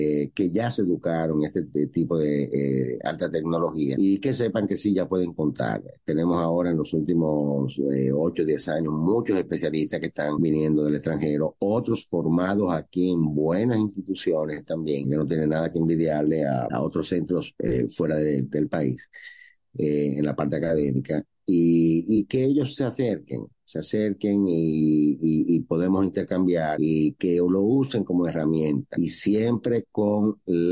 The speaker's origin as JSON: {"language": "Spanish", "country": "Dominican Republic", "said": "Todos somos dominicanos, todos somos hermanos, todos necesitamos."}